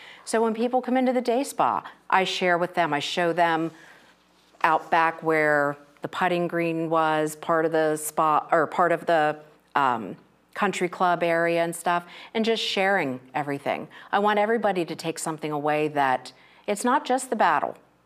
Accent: Gettysburg, Pennsylvania, United States; This is my hometown. Mm-hmm. Gettysburg is my hometown. I love it. I love giving back to it.

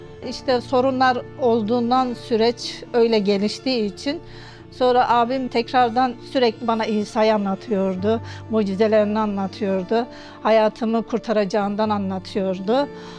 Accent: Osmaniye, Turkey; evliyim, bir oğlum var. Eşim Diyarbakırlı, ben Osmaniyeliyim.

